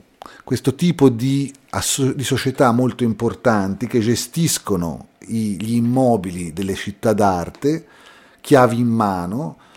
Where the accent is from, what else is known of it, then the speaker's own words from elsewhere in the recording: Città di Castello, Umbria, Italy; born there; nonostante che io sia nato a Città di Castello, questo perché entrambi i miei genitori erano umbri